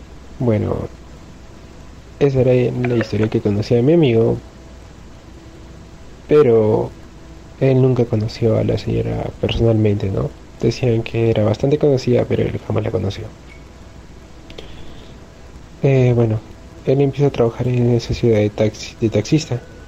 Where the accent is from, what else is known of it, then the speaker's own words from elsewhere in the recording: Peru; Soy de Perú